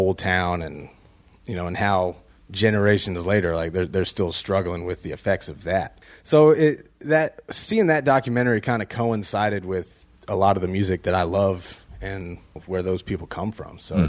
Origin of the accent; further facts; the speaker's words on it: Powhatan, Virginia, United States; now in Newport News, United States; I'm from Powhatan, Virginia.